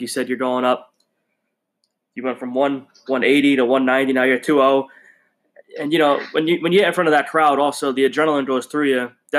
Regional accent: United States; you know, being an American, Larry Wheels is everywhere over here, social media.

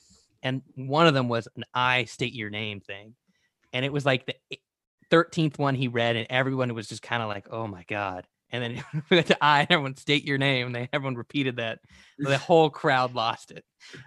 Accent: Tennessee, United States; when I was growing up in Tennessee, there was this neighbor of ours.

